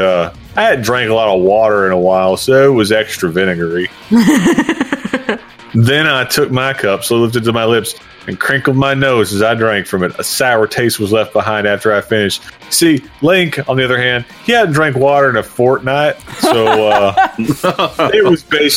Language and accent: English; Texas, United States; born there; I may have Welsh heritage, but I was born in Texas, so America.